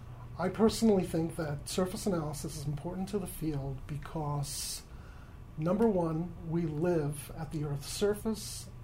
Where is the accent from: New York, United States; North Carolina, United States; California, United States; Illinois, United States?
New York, United States; Syosset; My hometown is Syosset, New York, and my birthday, May 6th, 1955.